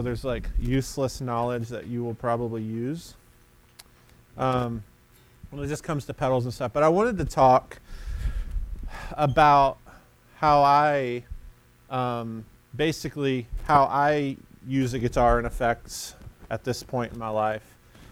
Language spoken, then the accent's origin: English; Muscle Shoals, Alabama, United States; So I have these very Southern roots. I grew up in Muscle Shoals, Alabama.